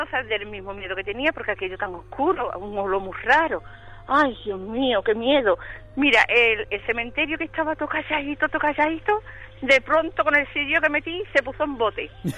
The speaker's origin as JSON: {"language": "Spanish", "town": "Chipiona", "region": "Andalusia", "country": "Spain", "said": "Que yo que hace publicidad de mi pueblo."}